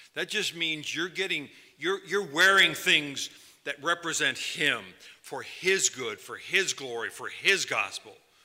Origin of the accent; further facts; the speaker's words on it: United States; realizing that I'm an American in a foreign country